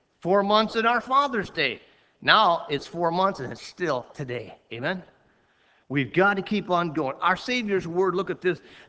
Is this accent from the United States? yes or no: yes; United States; I'm from America, all right?